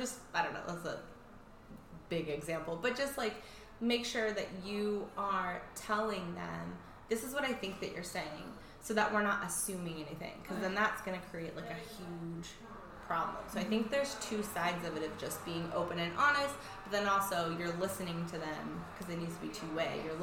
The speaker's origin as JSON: {"language": "English", "region": "California", "country": "United States", "moved": "as an adult", "said": "I'm not from here. I'm from Northern California, so I moved here with my ex-husband and his family."}